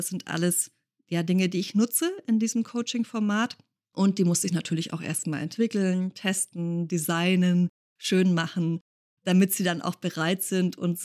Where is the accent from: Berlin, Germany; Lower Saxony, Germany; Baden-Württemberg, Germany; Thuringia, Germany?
Baden-Württemberg, Germany; Konstanz; Wir haben uns so auf halbem Weg getroffen zwischen Konstanz, wo ich herkomme, und ja, der Münchner Gegend, wo die meiste Familie sitzt.